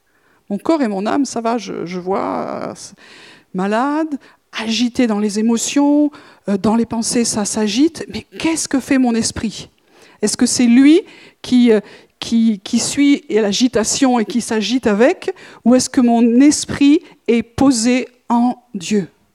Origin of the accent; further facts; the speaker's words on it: Toulouse, Occitanie, France; Et on est du Mirail, on sait où sont les réseaux, les machins, etc.